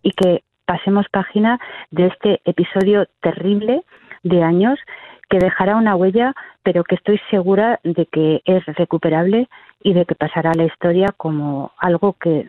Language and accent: Spanish; Spain; como representante europea, como española y como portavoz de los ciudadanos